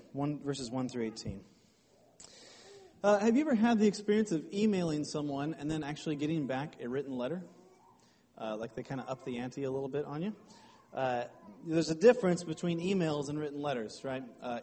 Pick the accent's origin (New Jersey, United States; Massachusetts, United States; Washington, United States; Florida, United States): Washington, United States; Bellingham; I come from Bellingham